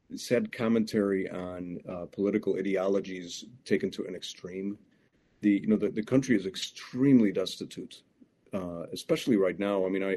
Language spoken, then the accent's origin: English; Chicago, Illinois, United States; now in Wausau, United States; Well, I grew up in Chicago, and so I did a lot of my training in Chicago, medical school, and then cardiac surgery eventually in Chicago.